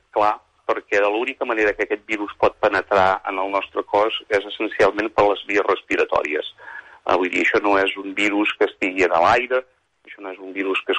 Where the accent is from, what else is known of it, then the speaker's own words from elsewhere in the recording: Calella, Catalonia, Spain; now in New York, United States; continuem parlant amb amics i amb família de Calella, que soc de Calella, som de poble, no perdrem l'accent, definitivament.